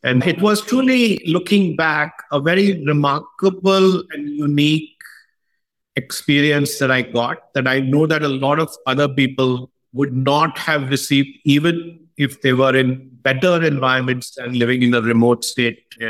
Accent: Patna, Bihar, India; I was born in Patna, in Bihar, state of Bihar in India, and I spent the first 18 years of my life there. I still have a home there, so I would say that it's still home for me.

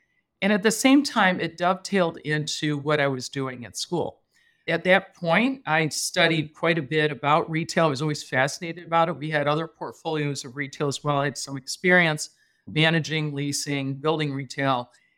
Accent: Midwest, United States; I grew up in the Midwest, it was becoming a very difficult environment to grow a business.

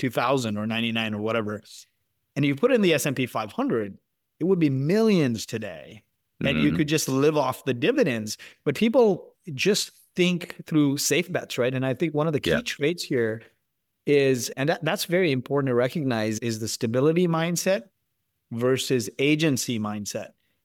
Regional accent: Toronto, Ontario, Canada; I grew up in Toronto, and my parents live in Markham.

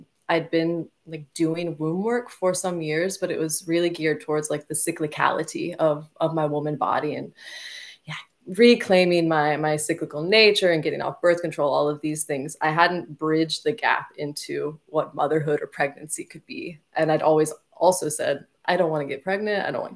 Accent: United States; now in Denmark; I am from the States, but I live in Denmark.

